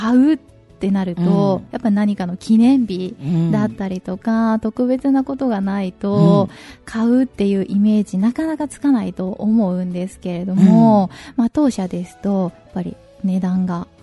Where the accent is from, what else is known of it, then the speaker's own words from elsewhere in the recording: Saitama, Japan; 埼玉なんです。